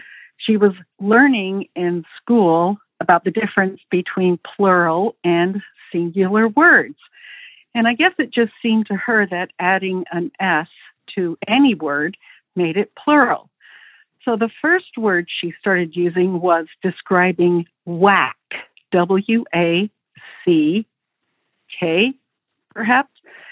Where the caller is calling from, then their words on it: Oregon, United States; I'm calling from Oregon